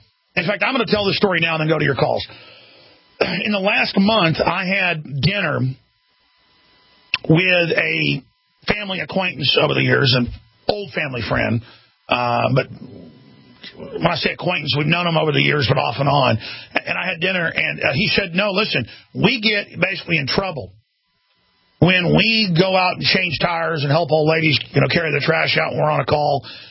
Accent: Dallas, Texas, United States; born there; since I was born in Dallas, but they live down here now

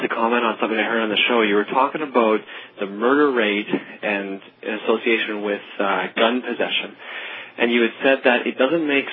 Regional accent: Canada; I'm from Canada. Up here in Canada, our murder rate is substantially less than the States.

